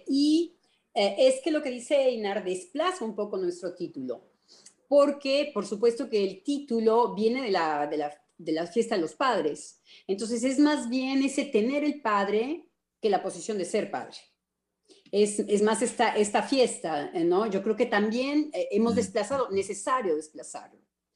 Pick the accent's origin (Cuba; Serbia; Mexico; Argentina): Mexico; A nosotros como mexicanos puede ser el padre que nos protege